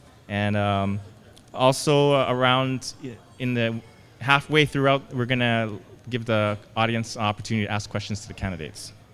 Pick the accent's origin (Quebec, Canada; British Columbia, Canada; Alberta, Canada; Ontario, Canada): Ontario, Canada; Toronto; I grew up here in Jane and Finch, so I care about this community very much.